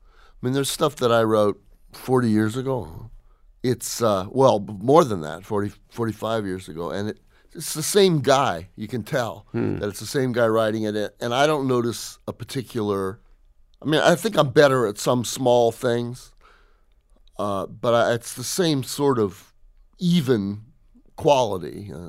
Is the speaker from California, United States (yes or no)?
yes; Los Angeles, California, United States; born there; Born right here, meaning Los Angeles in that case.